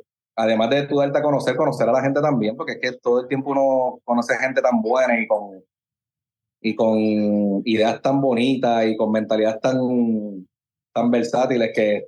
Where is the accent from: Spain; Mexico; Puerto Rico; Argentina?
Puerto Rico; Carolina; also born or lived in Santurce / Trujillo Alto; Y yo viví primero en Trujillo Alto, y después la mayoría de mi vida, podría decir, fue aquí en Carolina, en Metrópolis.